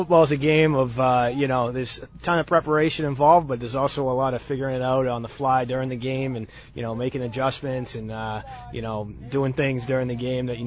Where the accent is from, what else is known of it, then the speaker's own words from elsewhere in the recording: Wakefield, Massachusetts, United States; Well, you know, I am from Wakefield, so I grew up with a strong hatred of Melrose.